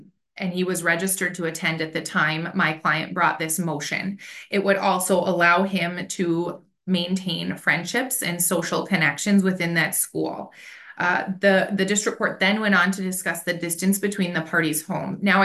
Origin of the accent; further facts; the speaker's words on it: Beulah, North Dakota, United States; I'm from Beulah, North Dakota, it's a very rural area.